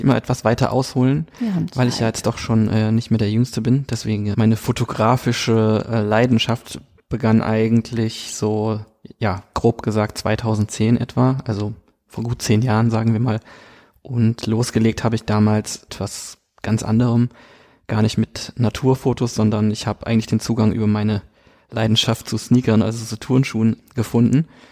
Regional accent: Kaiserslautern, Rhineland-Palatinate, Germany; moved away as an adult; now in Cologne, Germany; ich bin ein Kind der Pfalz, komme aus Kaiserslautern gebürtig und bin 2006 nach Köln gekommen, also zum Studieren einfach. Ganz klassisch, wie es viele machen. Aber ja, ich komme eigentlich quasi, kann man sagen, mitten aus dem Pfälzerwald, auch eine sehr schöne Naturparkregion.

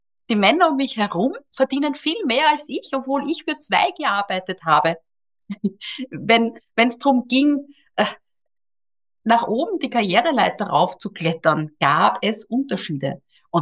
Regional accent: Austria; Und ich bin Österreicherin.

